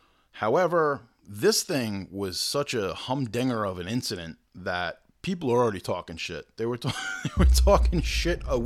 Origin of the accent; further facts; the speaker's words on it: Long Island, New York, United States; I'm from Long Island. Over by me, 30 minutes away, is David Zaslav's $300 million compound in the Hamptons.